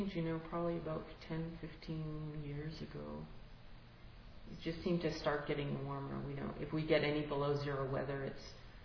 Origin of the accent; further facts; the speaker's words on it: New Jersey, United States; now in Montana, United States; Yeah, I grew up in New Jersey. And it's pretty wild that I am all the way out here.